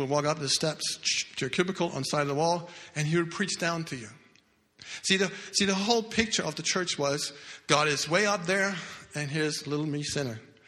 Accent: Denmark; I grew up in Denmark. And I had no contact with Christianity, except my dad had a little bit of faith

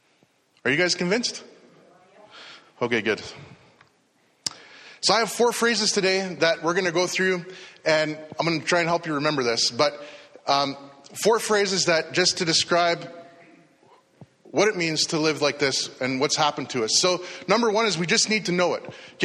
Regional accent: Canada; I can go anywhere in this country because I'm a Canadian citizen.

